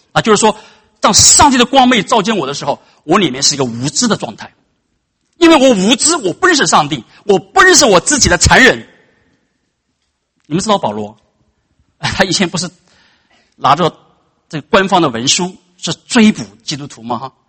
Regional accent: China; 有的时候我就想，如果我们中国人早早信耶稣的话，可能就避免那文化大革命，可能中国就少死几千万人。

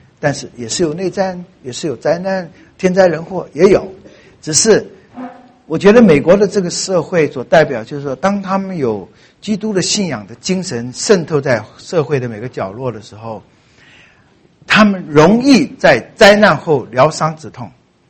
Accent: China; 你说我们会做这种事，我们中国人会做吗？

